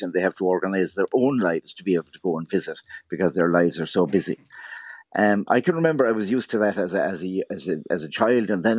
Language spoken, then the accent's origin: English; Munster, Ireland; I come from West Limerick, and they'd come to the area and visit all their cousins and then go back to Dublin.